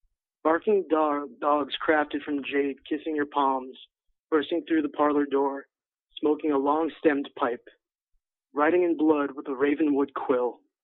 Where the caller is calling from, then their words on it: Dumont, New Jersey, United States; Dumont, New Jersey.